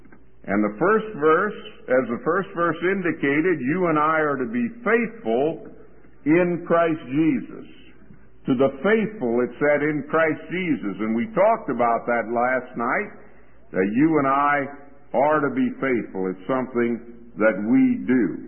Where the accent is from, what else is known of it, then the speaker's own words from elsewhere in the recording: Bahamas; born there; I was born in the Bahamas in 1927, and for those of you who are figuring that out, I'll be 53 this summer.